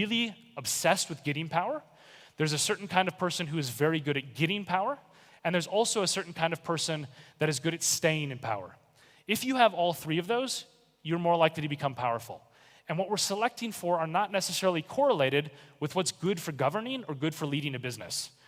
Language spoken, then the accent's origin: English; Minneapolis, Minnesota, United States; born or raised there